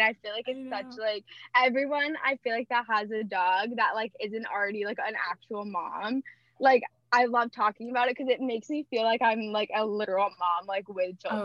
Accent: Massachusetts, United States; I'm from the Cape. I'm 22.

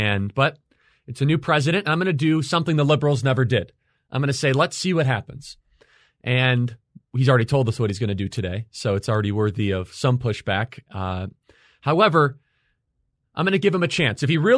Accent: United States; I'm an American first.

